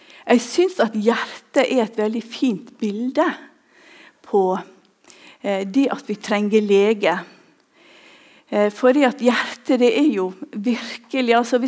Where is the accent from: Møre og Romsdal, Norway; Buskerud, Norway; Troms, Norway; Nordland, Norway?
Møre og Romsdal, Norway; Ulsteinvik; Jeg kommer fra Ulsteinvik.